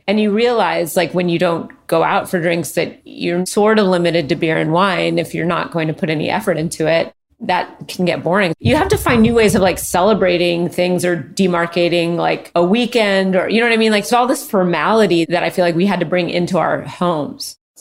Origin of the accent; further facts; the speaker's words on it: Redmond, Washington, United States; I grew up outside Seattle. It's a very weird place. I don't really recognize it.